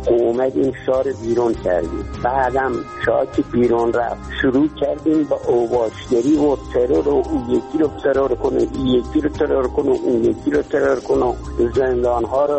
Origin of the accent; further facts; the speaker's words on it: Iran; من هیچ ایرانی هستم، خودم هم انقلاب کردم.